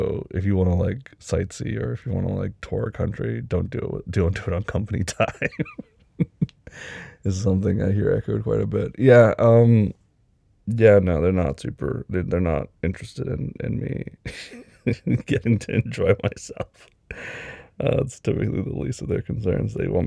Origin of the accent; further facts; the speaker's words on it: United Kingdom; As a Brit